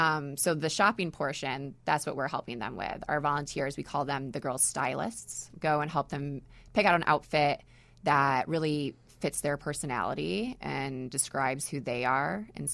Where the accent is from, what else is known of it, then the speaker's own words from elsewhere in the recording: New York, United States; now in Chicago, United States; I'm originally from New York. So I recently moved to Chicago.